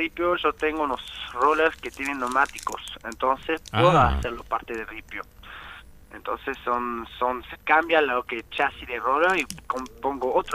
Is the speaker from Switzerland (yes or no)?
yes; Switzerland; Spanish is a second language; moved away as an adult; now in Salta, Argentina; Yo soy de Suiza, yo nací en Suiza hace 35 años, y bueno, viví toda mi vida casi allá. Y bueno, hace 10 años llegué en Salta como mochilero